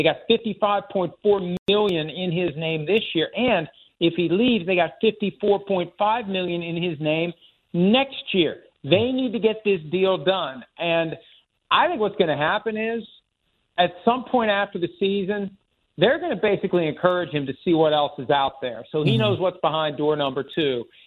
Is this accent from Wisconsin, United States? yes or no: yes; Wisconsin, United States; now in Pittsburgh, United States; even though I live in Pittsburgh and I grew up in Wisconsin